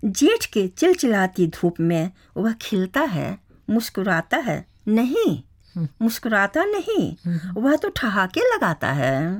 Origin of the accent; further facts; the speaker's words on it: Ramgarh, Jharkhand, India; ऐसा है कि मैं झारखंड से हूँ